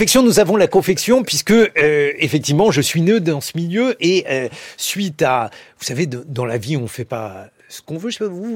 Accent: Paris, Île-de-France, France; je suis né dans le Marais, c'est un quartier que je n'ai pas quitté, je n'arrive pas d'ailleurs à le quitter.

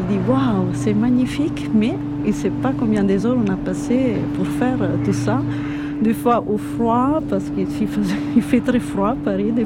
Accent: Italy; French is a second language; now in France; je suis italienne, je suis restauratrice, conservatrice de monuments historiques.

